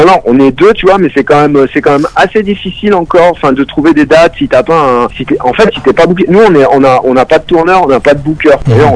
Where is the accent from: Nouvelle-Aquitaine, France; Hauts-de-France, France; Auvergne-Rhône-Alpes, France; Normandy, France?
Auvergne-Rhône-Alpes, France; Fontaine; On vient de la banlieue de Grenoble, en fait, d'une ville à côté qui s'appelle Fontaine.